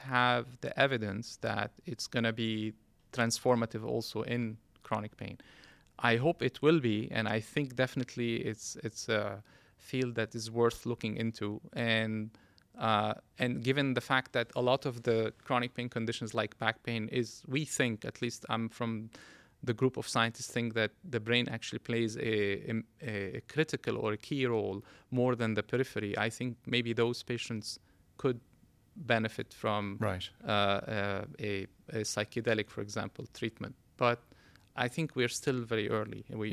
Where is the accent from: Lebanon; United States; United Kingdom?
Lebanon; So I was born and raised in Lebanon